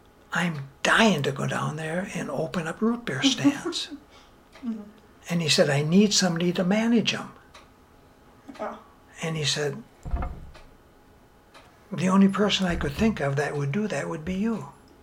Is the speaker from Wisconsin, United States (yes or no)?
yes; Eau Claire, Wisconsin, United States; I said, well, I'm from Eau Claire, Wisconsin, and he said, I said, I think there's a beer that you might not know.